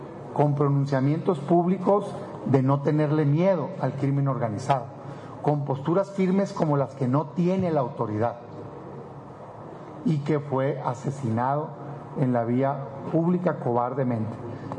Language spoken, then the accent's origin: Spanish; Sonora, Mexico; Particularmente como sonorense, me duele muchísimo